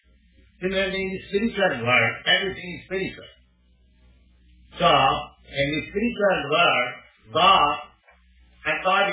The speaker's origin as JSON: {"language": "English", "country": "India", "second_language": "English", "said": "I'm an Indian. I am a foreigner."}